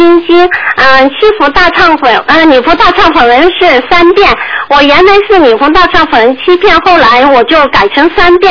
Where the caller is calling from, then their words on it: Singapore; 你好，我是从新加坡打过来的。